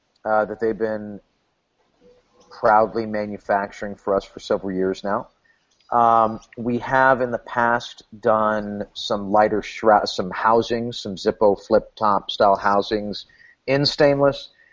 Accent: California, United States; Is it because I'm from California, you ask me?

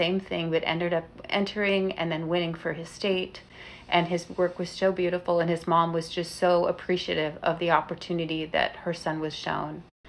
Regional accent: Phoenix, Arizona, United States; I grew up in Phoenix, and I was always loved Southwest art and Native American art.

